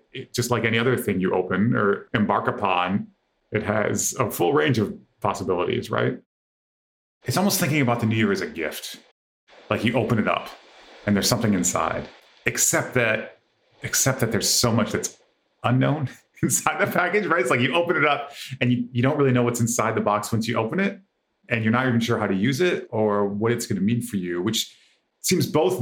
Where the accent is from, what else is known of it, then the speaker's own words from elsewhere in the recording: United States; I was raised in the United States, right?